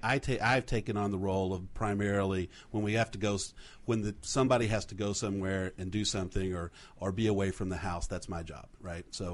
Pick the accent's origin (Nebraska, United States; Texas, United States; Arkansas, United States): Texas, United States; Allen; I grew up in a little town called Allen, Texas.